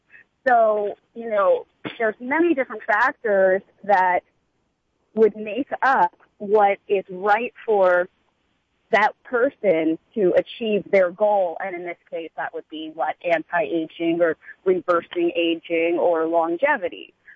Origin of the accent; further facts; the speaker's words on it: New Jersey, United States; I do host the first holistic lifestyle television show on Public Access in my home state of Old Sweet, New Jersey.